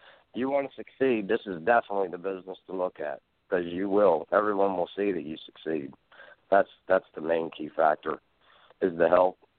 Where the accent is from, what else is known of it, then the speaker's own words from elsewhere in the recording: Dry Run, Pennsylvania, United States; I'm from Dry Run, Pennsylvania.